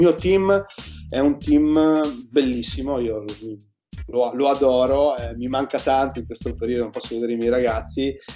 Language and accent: Italian; Friuli-Venezia Giulia, Italy; Io sono di Civita del Friuli, in realtà mi sono spostato nella grande città di Udine